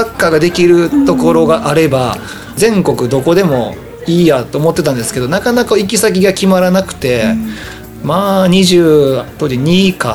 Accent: Gotsu, Shimane, Japan; also born or lived in Kyoto; だから実は母親がもうずっと関西の京都で生まれ育って、で父親が島根県江津市で、だから小学校上がるタイミングで江津に戻ってきて、で小中は江津で過ごしてるので、たまに関西弁ですねってなるんですけど、これも母親の影響です。

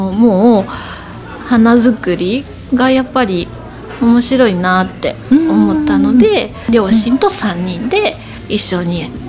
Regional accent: Kyoto, Japan; now in Izumo, Japan; 京都は自分のね、ふるさとで出身地なんですけど、はい、やっぱり家族で一緒にいたいっていうのがあったんで、はい、うん、あの島根に住み始めたんですね、うん、出雲市に。

